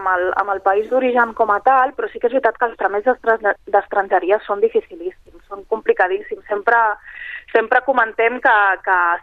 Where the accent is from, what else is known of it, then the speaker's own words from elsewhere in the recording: Catalonia, Spain; Segurament molts de nosaltres que hem nascut aquí i som catalans